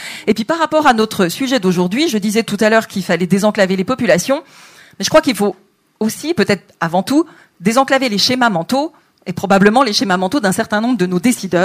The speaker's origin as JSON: {"language": "French", "town": "Montbéliard", "region": "Bourgogne-Franche-Comté", "country": "France", "said": "c'est l'agglomération de Montbéliard. Donc c'est mon territoire, c'est là d'où je viens."}